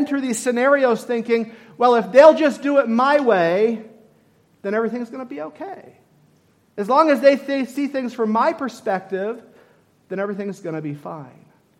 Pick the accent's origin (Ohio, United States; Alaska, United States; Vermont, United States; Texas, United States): Vermont, United States; She grew up in Massachusetts. I grew up in Vermont.